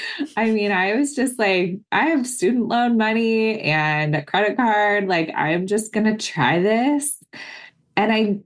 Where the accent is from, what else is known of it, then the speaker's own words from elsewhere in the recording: California, United States; You know, I'm from California. Like I'm from the kind of land of the hippies.